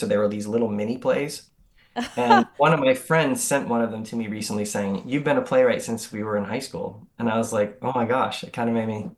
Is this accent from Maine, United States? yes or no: yes; Presque Isle, Maine, United States; also born or lived in Massachusetts; I was a hockey player when I lived in Massachusetts, because hockey was such a big deal. And when we moved to Northern Maine, hockey wasn't really the sport in Northe